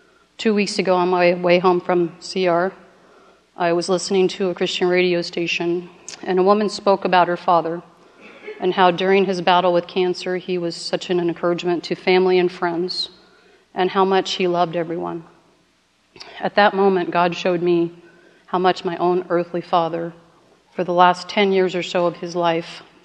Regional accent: Portland, Oregon, United States; also born or lived in Tacoma, Washington; I was born in Portland, Oregon, and I've lived here and in the suburbs most of my life.

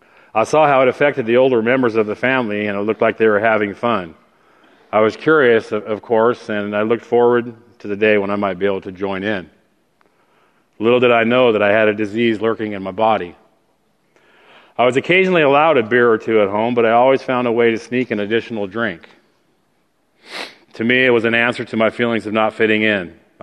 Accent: Salem, Oregon, United States; born there; I was born in Salem, Oregon on April 17, 1961

